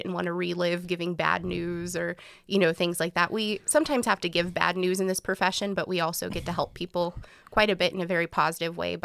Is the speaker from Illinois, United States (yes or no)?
yes; Hardin, Illinois, United States; I think Calhoun takes you back in time, maybe 10 or 15 years compared to where you are currently.